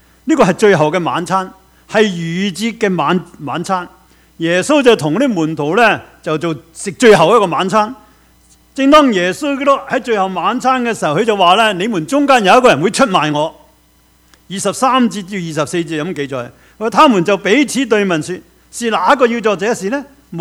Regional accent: China; 贵州我哋中国人成日有一句说话啦

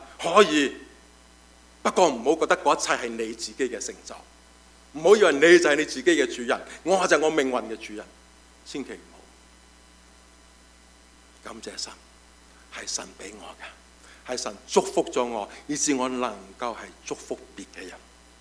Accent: China; 你話好似我中國人咁樣啦

